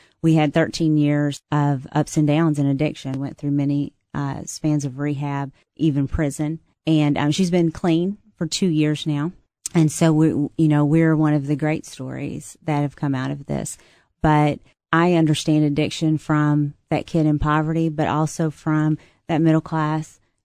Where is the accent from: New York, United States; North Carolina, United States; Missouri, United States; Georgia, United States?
Missouri, United States; Now, I'm from Southeast Missouri, and so we're right on the corner of Illinois, Kentucky, Tennessee, and Arkansas.